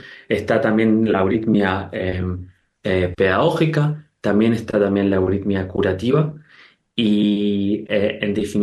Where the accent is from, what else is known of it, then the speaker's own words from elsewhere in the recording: Buenos Aires, Argentina; moved away as an adult; now in Europe; nací en Buenos Aires y fui a la escuela en Buenos Aires, a la escuela San Miguel en Villa Adelina, una escuela Waldorf.